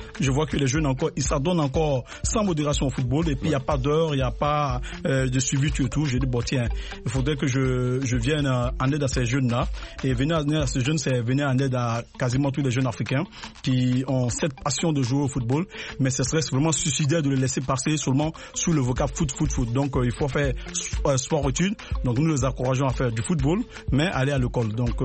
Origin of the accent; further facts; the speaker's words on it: Abidjan, Côte d’Ivoire; Nous sommes issus de la Côte d'Ivoire, d'un pays africain, et notamment d'Abidjan. Je suis natif du quartier qu'on appelle Atekoubé.